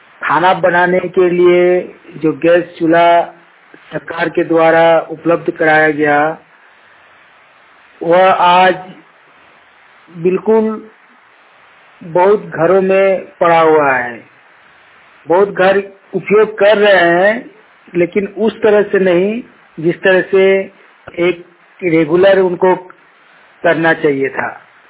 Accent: Kasmar, Jharkhand, India

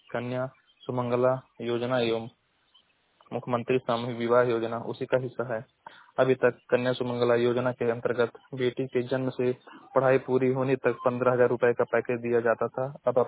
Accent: Maharajganj, Uttar Pradesh, India; मैं जिला महाराजगंज का निवासी हूँ।

